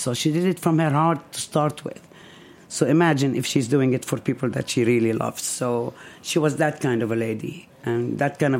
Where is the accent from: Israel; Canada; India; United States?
Israel; Nazareth, Northern District; I'm from Nazareth.